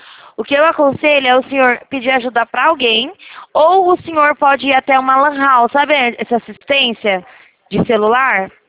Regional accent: São Paulo, Brazil; Isso, eu sou de São Paulo. DDD11.

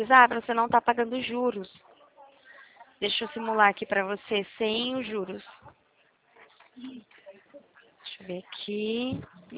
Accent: São Paulo, Brazil; Eu sou de São Paulo.

